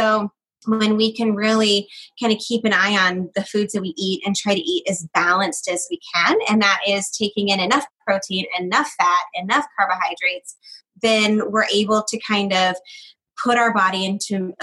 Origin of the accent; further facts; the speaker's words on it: Georgia, United States; so I'm from Georgia.